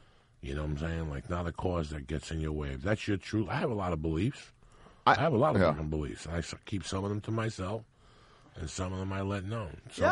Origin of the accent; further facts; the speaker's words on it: New York, United States; See, I grew up in numbers in New York.